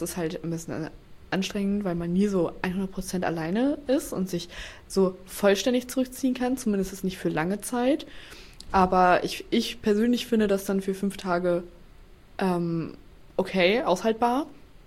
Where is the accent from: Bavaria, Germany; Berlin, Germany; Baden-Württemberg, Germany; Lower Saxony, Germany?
Lower Saxony, Germany; Oldenburg; Und ich bin in Oldenburg aufgewachsen, deswegen gehört das natürlich auf jeden Fall zu mir. Aber ja, meine Eltern kommen auch nicht aus Oldenburg.